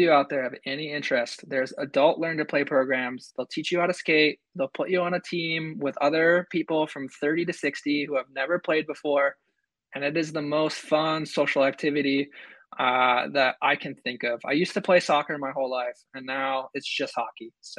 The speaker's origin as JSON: {"language": "English", "town": "Cleveland", "region": "Ohio", "country": "United States", "tie": "born or raised there", "lives_now": "Seattle, United States", "said": "I grew up in Cleveland, and I've been in Seattle probably for the last 5 years, so slowly made my way west."}